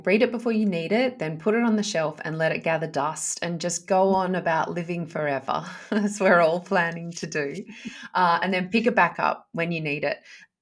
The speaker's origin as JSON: {"language": "English", "town": "Perth", "region": "Western Australia", "country": "Australia", "tie": "born or raised there", "moved": "as an adult", "lives_now": "Sydney, Australia", "said": "And I was living in Sydney at the time, had been living in Sydney, but I grew up in Perth. So we were on opposite sides of the country."}